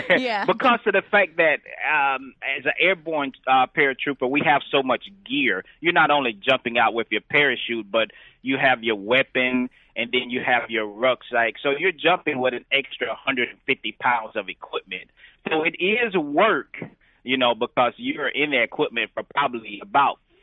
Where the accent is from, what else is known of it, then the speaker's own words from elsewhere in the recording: Georgia, United States; also born or lived in Central Florida; I grew up in a small town. It's actually in South Georgia, right near the Georgia-Florida border. But I do also claim Central Florida as my home since I lived there for many years.